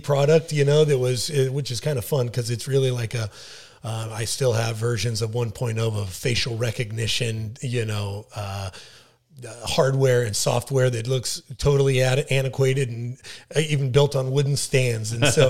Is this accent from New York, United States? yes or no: no; Vail, Colorado, United States; moved away; also born or lived in California; I was born and raised down in Vail, Colorado. Very lucky. My family moved me and my brothers out to California, started my life out there.